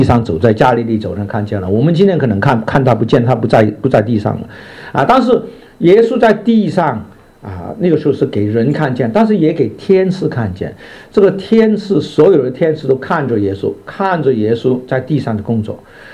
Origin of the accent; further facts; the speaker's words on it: China; 那我们不是吗？我们是中国人嘛。为什么我们中国人有得到福气呢？